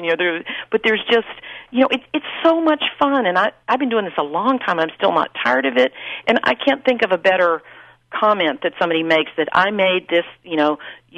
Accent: North Carolina, United States; I grew up in North Carolina. My grandmother had a dairy farm and loved to cook

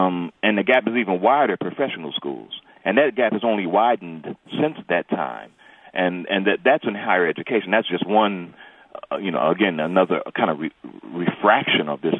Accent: New York, United States; accent: New York; now in Chicago, United States; Yes, I have. I'm from New York originally.

